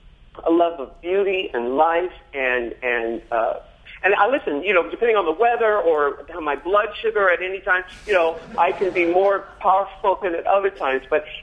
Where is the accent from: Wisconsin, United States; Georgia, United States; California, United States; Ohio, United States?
California, United States; San Diego; I'm from San Diego, but I grew up reading magazines about Andy Warhol, and I wanted to move to New York and create a star for myself.